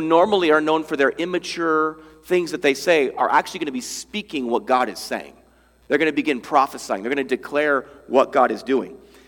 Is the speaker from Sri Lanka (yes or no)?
no; United States; now in Spain; I'm like, no, I'm from America.